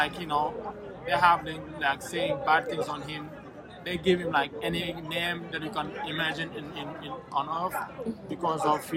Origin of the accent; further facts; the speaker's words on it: Senegal; now in United States; I'm from Senegal. I have been in the U.S. for 10 years.